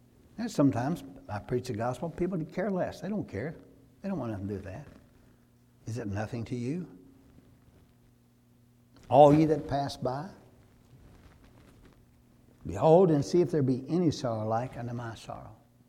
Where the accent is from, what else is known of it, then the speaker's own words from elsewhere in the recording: United States; born there; I bow my head in thanksgiving that I was born in America.